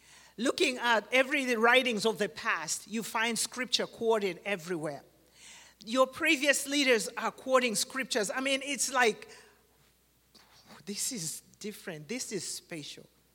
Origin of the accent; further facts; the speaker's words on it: Uganda; moved away as an adult; now in United States; I was born and raised in Uganda until I was 38. 39 was when I... No, I take it back, 36, because I came in here in 06.